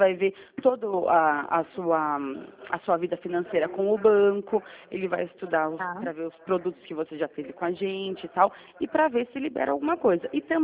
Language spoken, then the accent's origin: Portuguese; São Roque, São Paulo, Brazil; eu sou de São Roque